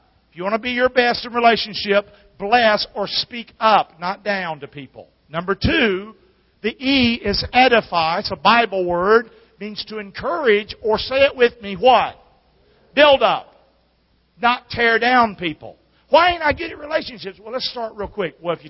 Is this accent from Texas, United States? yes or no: no; Rockingham, North Carolina, United States; I'm from Rockingham. I talk funny.